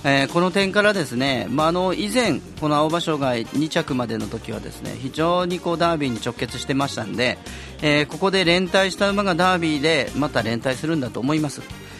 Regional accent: Kyoto, Japan; 地元の京都ですからね

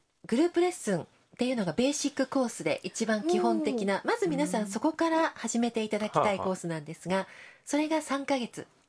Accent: Okayama, Japan; これは地元の岡山のノートルダム精神女子大学の前、

